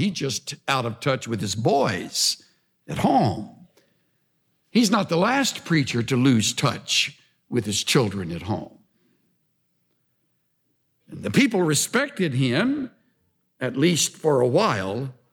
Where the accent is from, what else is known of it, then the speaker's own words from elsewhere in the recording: El Campo, Texas, United States; who was really a well-known individual in my hometown of El Campo down in South Texas